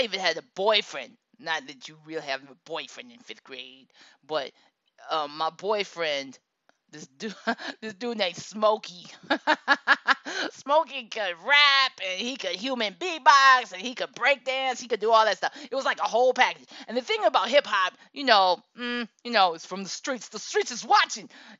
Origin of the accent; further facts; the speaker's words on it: Akron, Ohio, United States; even where we're from Akron, Ohio, what? Even our upper poverty, lower working class neighborhood, you had a house, and most people had a very good sized yard.